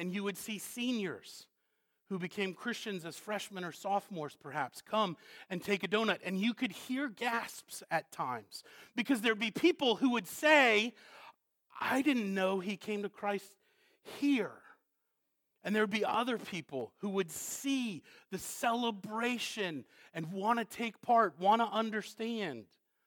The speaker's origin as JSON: {"language": "English", "region": "New England", "country": "United States", "tie": "born or raised there", "lives_now": "Southern United States", "said": "I grew up in New England"}